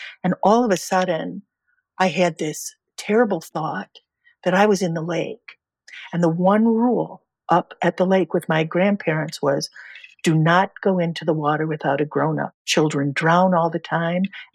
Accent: Chicago, Illinois, United States; Now, I grew up in Chicago.

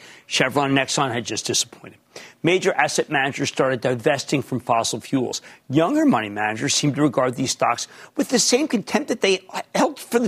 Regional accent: Philadelphia, Pennsylvania, United States; I revered him because my dad revered him because we're from Philly.

